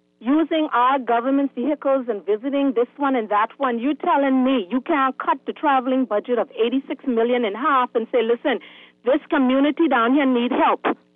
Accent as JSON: {"language": "English", "town": "Eight Mile Rock", "region": "Grand Bahama", "country": "Bahamas", "tie": "born or raised there", "also_born_or_lived": "West End", "lives_now": "Nassau, Bahamas", "said": "I was born in West End. I grew up in 8 Mark, went to 8 Mark High School. I live in Nassau right now, but I visit home often."}